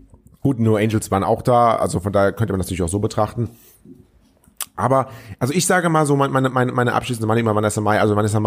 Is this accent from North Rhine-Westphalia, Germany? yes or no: yes; Troisdorf, North Rhine-Westphalia, Germany; Ich bin ja Kölner, aber ich bin damals aufgewachsen in Troisdorf.